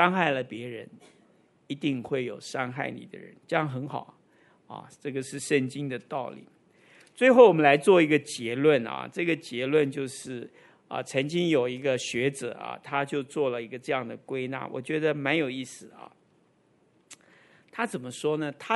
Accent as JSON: {"language": "Chinese", "country": "Taiwan", "said": "你觉不觉得我们台湾人在这里生长的人，我们的性情很浮动"}